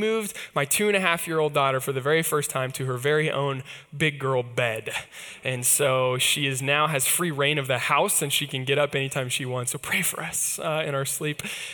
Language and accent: English; Kansas, United States; Obviously, the up, I'm from Kansas, so my team, the Chiefs, I'm very excited.